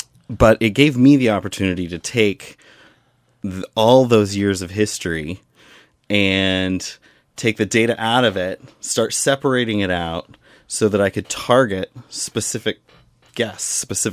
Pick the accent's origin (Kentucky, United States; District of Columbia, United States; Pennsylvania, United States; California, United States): California, United States; Willits; I am. I'm from Willits.